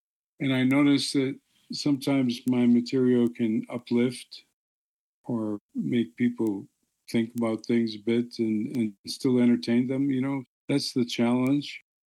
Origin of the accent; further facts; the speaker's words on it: Six Nations, Ontario, Canada; I said in my Cayuga language, I'm from Six Nations along the Grand River, about 18 miles west of Hamilton, Ontario.